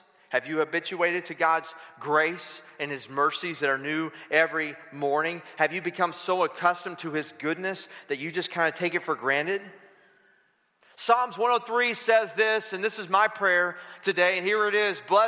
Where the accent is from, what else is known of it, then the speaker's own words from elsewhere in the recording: Florida, United States; now in California, United States; I'm from Florida, too. That's weird. We're both in California.